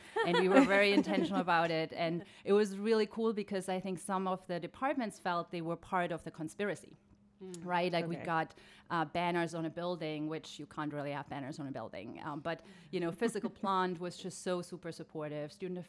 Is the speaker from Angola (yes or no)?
no; Germany; English is a second language; moved away as an adult; now in United States; So originally I'm from Germany. We came to the States in 2001 and I only planned on staying here for 2 years, which has been now almost 19 years ago. and now it doesn't look like we would ever move back.